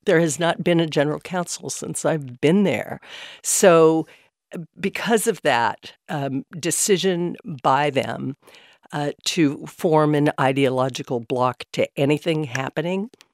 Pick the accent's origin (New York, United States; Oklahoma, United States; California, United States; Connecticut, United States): California, United States; is leave and go back to my home state of California